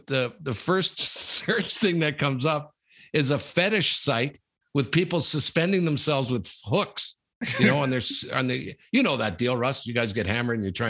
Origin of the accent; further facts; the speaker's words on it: Sudbury, Ontario, Canada; My hometown. My hometown